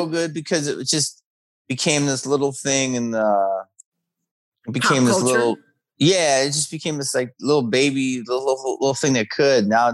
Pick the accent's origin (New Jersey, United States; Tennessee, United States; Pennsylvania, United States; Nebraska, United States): Pennsylvania, United States; Philadelphia; But I grew up in Philly and I grew up right on the edge of the city. So my family grew up in the city.